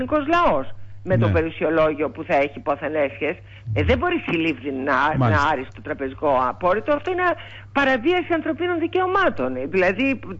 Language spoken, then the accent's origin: Greek; Greece; Αλλά το ότι η χώρα μου, η πατρίδα μου